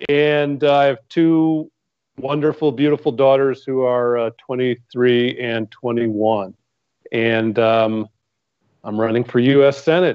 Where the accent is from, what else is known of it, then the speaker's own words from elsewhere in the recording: New Haven, Connecticut, United States; now in Georgia, United States; I like so many folks in Georgia nowadays, I am a Georgian by choice. We moved here 15 years ago from New Haven, Connecticut originally